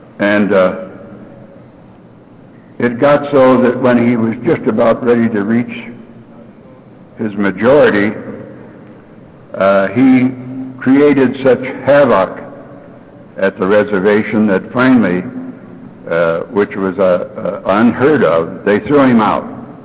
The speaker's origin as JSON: {"language": "English", "town": "Lima", "region": "Ohio", "country": "United States", "said": "I'm from Lima, Ohio. My home group is the Moon City Group in Wapakoneta."}